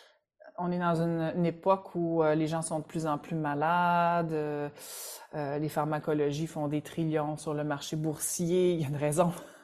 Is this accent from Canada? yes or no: yes; Quebec, Canada; Je reviens chez nous au Québec, puis non, c'est pas là.